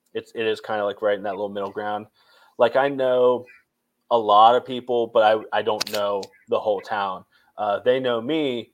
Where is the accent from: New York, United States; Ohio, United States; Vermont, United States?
Ohio, United States; Newark; also born or lived in Zanesville; Technically, I was born in Zanesville, which is like the worst, like the sluttier cousin of Newark. But then raised in Newark.